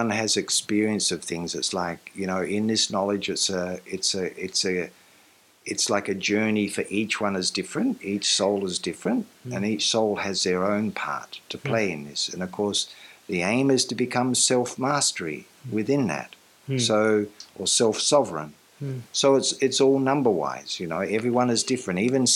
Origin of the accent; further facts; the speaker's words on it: Australia; born there; I'm born in Australia, but I'm from the same place as all souls.